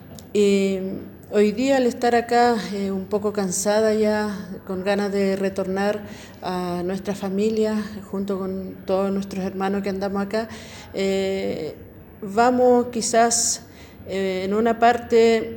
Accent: Araucanía, Chile; yo soy del territorio del Budi, soy lafkenche

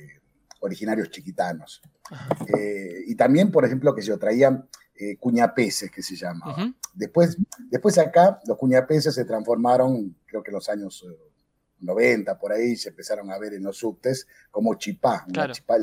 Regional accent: Santa Cruz de la Sierra, Santa Cruz, Bolivia; born there; Particularmente a la ciudad de donde yo nací, que fue Santa Cruz de la Sierra.

